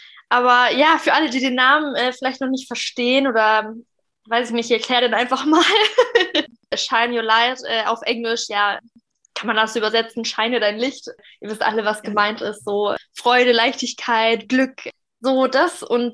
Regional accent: Munich, Bavaria, Germany; wir kommen beide aus München und ich bin aber frisch mit 18 direkt ausgezogen, weil, ja, ich habe ja schon 18 Jahre dann in München gelebt, beziehungsweise man sagt immer, man kommt aus München, aber wir kommen aus einem Vorort von München

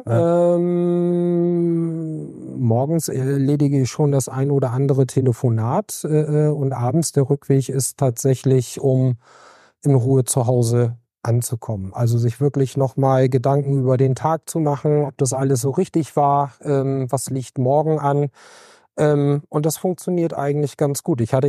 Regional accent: Beverstedt, Lower Saxony, Germany; Also ich bin in Beverstedt aufgewachsen und groß geworden

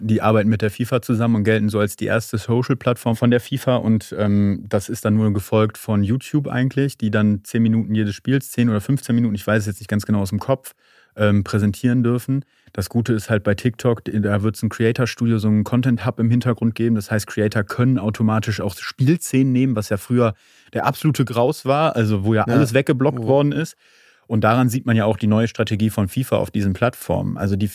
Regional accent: Wuppertal, North Rhine-Westphalia, Germany; die im Übrigen Wuppertal heißt, wie meine Heimatstadt, bin ich sehr stolz drauf.

